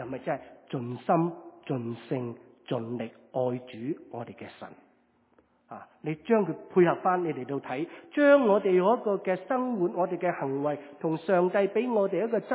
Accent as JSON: {"language": "Cantonese", "region": "Guangdong", "country": "China", "said": "即係我廣東人咧就話，你要扮嘢"}